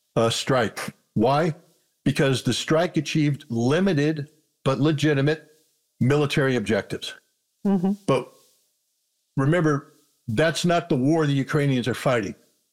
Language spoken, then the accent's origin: English; United States; Again, let me make it clear. I'm an American.